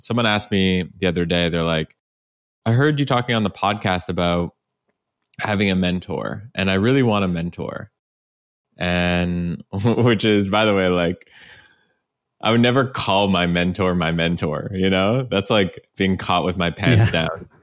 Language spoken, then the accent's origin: English; Canada; You know that I like Miami. You know that I'm Canadian. You know that I drive a Volvo.